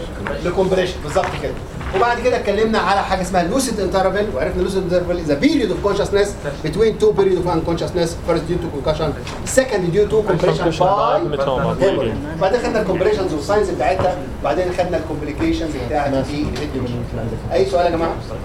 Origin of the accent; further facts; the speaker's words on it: Egypt; حتى عندنا في مصر يقول لك ايه